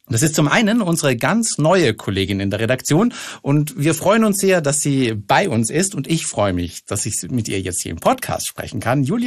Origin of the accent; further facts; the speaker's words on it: Austria; Ja, ich komme aus Österreich.